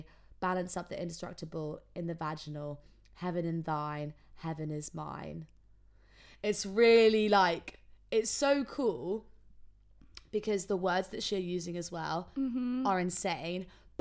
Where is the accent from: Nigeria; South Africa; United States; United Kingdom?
United Kingdom; England; because I'm from England.